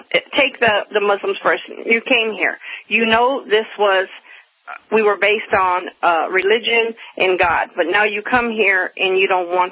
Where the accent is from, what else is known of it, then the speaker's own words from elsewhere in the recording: Minnesota, United States; Born and raised in Minnesota. It's a little bit too cold for me.